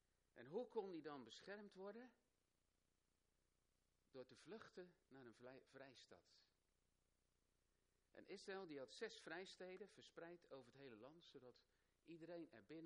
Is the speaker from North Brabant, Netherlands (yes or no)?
no; Rotterdam, South Holland, Netherlands; born there; Ik ben in Rotterdam geboren. Dus we zijn ook 15 jaar in een gemeente geweest in Rotterdam-Zuid.